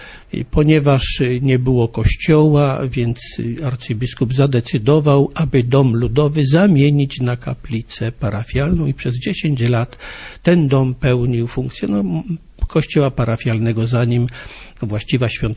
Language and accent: Polish; Szczakowa, Silesian Voivodeship, Poland; jak pan profesor powiedział. Pochodzę z parafii Szczakowa, obecnie w diecezji sosnowieckiej.